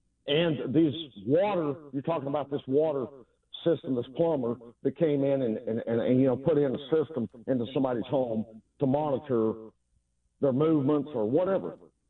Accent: Wisconsin, United States; accent: Southern drawl; I know I talk with this old Southern drawl and all that stuff, but I'm actually smarter than I sound. Okay. I'm originally from Wisconsin

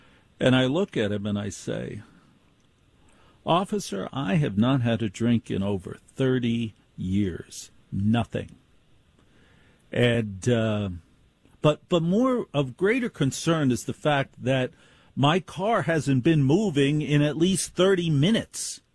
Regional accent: New Jersey, United States; because I am from Jersey, we confront people directly.

